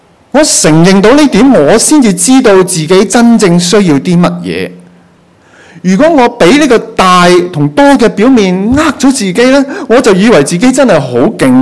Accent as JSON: {"language": "Cantonese", "country": "Hong Kong", "said": "其實是純粹因為我是香港人這個牌子而已"}